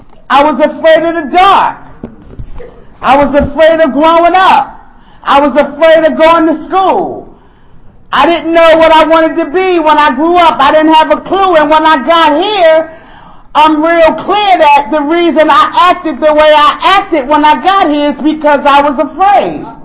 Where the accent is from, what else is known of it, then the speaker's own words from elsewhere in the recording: Newark, New Jersey, United States; I'm from Newark, New Jersey.